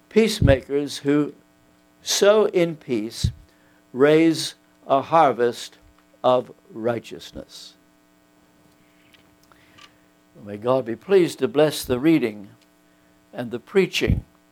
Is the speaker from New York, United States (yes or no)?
no; Pennsylvania, United States; First, I'm not from Texas. I'm from Pennsylvania.